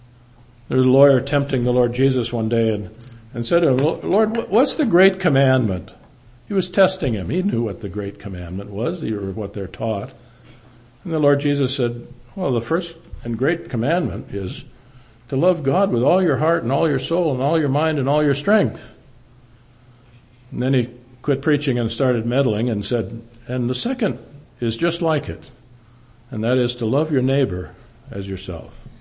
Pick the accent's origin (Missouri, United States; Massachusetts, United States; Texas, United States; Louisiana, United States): Louisiana, United States; And so you say to people, where are you from? I say, I'm from Louisiana.